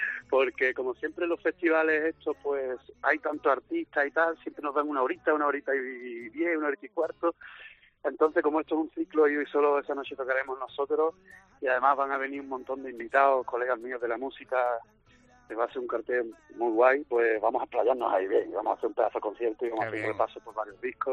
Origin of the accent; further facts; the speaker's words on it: La Línea de la Concepción, Andalusia, Spain; also born or lived in Seville; ya te digo, estuve 10 años en Sevilla viviendo y siendo yo de la línea, y que estoy muy orgulloso de mi pueblo, que no se me malinterprete.